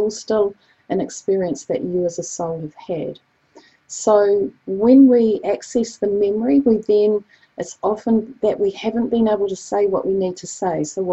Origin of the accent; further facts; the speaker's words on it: New Zealand; I'm from New Zealand